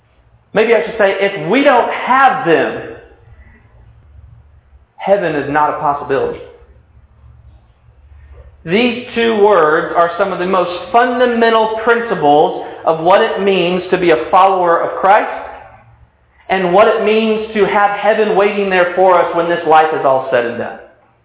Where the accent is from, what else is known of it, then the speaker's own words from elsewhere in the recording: the South, United States; Oh, there's that y'all that came out. Did you hear it? I'm a Southerner. It's okay. I can say it.